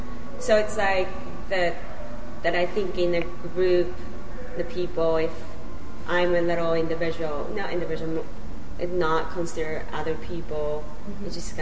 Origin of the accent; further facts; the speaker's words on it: Nagano, Japan; English is a second language; I was born in Nagano, where they all the mountains are that we have Winter Olympics. So I grown up in the nature.